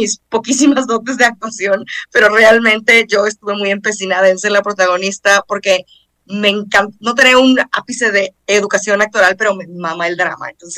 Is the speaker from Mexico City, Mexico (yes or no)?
no; Guadalajara, Jalisco, Mexico; yo soy de Guadalajara, entonces si me regresan a mi rancho a trabajar, me encantaría.